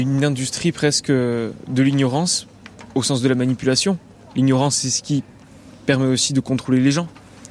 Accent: Nouvelle-Aquitaine, France; Du Pays Basque.

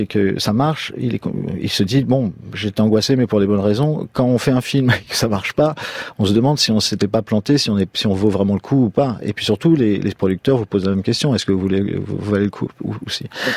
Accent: France; C'est pas parce que je suis français et fier d'être français

